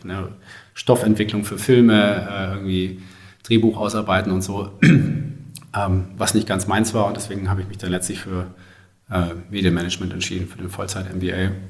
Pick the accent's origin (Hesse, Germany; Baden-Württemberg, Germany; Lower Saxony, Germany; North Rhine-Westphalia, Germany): Baden-Württemberg, Germany; ich komme aus dem Großraum Stuttgart und bin dann damals auch zum Studium nach Stuttgart gegangen, an die Hochschule der Medien